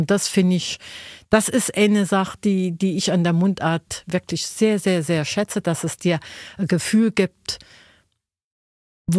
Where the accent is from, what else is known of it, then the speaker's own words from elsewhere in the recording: Saarbrücken, Saarland, Germany; Ja, also wir haben platt daheim geschwätzt. Ich bin auch im Stadtteil von Saarbrücken groß geworden. Da hat kein Mensch Hochdeutsch geschwätzt. Das war ein Arbeiterviertel.